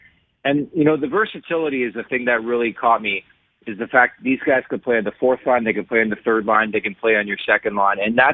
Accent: Canada; and I'm not saying this because I'm Canadian

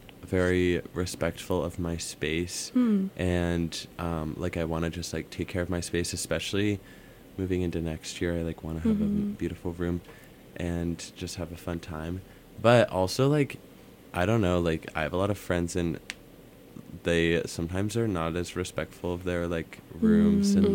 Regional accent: Boulder, Colorado, United States; also born or lived in Nederland; I am from Boulder, Colorado, and I was, like, born in Boulder, but I spent the first 2 years of my life in Nederland, which is like a little mountain town.

